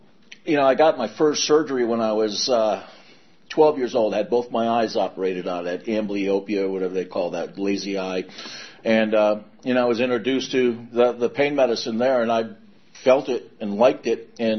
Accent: Connecticut, United States; But I was raised in Connecticut, middle-class family, good family.

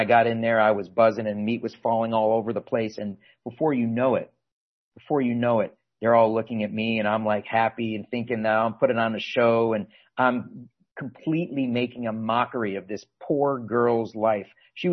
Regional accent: Fairfax, Virginia, United States; Now, I grew up in Fairfax, Virginia, not too far from where some of you guys live in right there.

